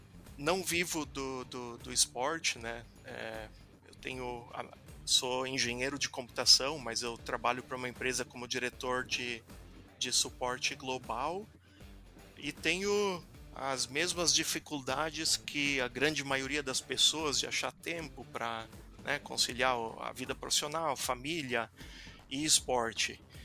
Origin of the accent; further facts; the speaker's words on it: Santa Clara do Sul, Rio Grande do Sul, Brazil; now in Newcastle, United Kingdom; eu tenho 41 anos. Eu sou natural de Santa Clara do Sul, que fica no interior do estado do Rio Grande do Sul, perto de Lajado. Atualmente eu moro na Inglaterra, na cidade de Newcastle. Vai completar, inclusive, 2 anos.